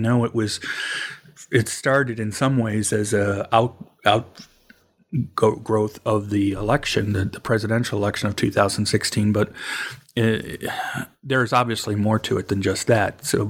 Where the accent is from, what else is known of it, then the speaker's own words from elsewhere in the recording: Cleveland, Ohio, United States; also born or lived in Alabama / Kentucky; I actually was born and raised in Cleveland, so I know the Rust Belt. But for the last years, I've been in Appalachia first in Alabama, although that was very different from what I'm experiencing here in Kentucky.